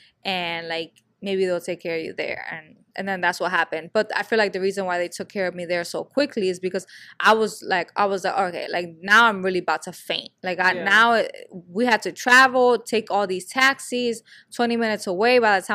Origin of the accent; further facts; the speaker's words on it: United States; They're like, so where are you from? They always ask this. And I'm like, why do you care? Mm-hmm. The United States of America.